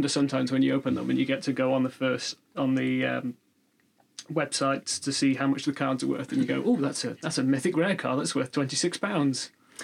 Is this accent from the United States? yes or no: no; Nottingham, East Midlands, United Kingdom; So, upsides of growing up in Nottingham. I probably played my first game of 40K before I played my first game of Monopoly.